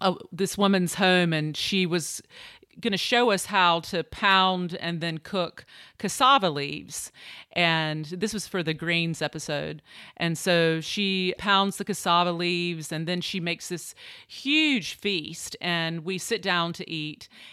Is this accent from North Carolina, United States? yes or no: yes; Deep Run, North Carolina, United States; So I grew up on my parents' tobacco farm, and every summer, you know, that's what our summer was all about.